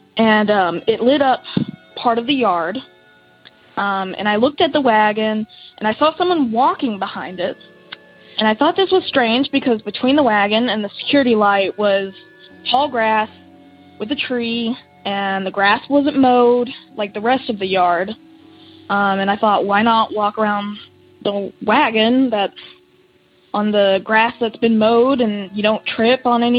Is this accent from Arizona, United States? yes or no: no; Kentucky, United States; from Kentucky.